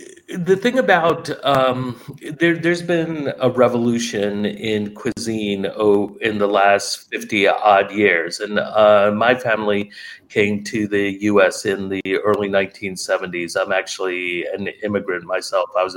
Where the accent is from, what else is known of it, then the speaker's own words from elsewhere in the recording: Maryland, United States; I grew up outside of Baltimore, and I saw this development happening in the 70s and 80s.